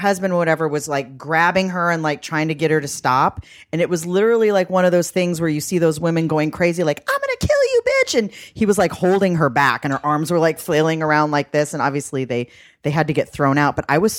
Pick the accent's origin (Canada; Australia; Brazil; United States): United States; Boston, Massachusetts; I'm from Boston. We love Tom Brady and my family.